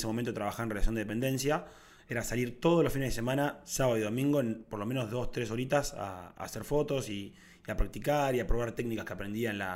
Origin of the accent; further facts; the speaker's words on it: Tandil, Buenos Aires Province, Argentina; born there; nací en Tandil, una ciudad a 400 kilómetros de acá. Tengo 30 años